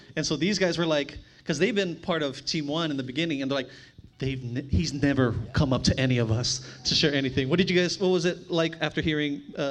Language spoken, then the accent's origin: English; El Monte, California, United States; even though I'm Filipino, like I grew up in El Monte, so I see myself as Latino.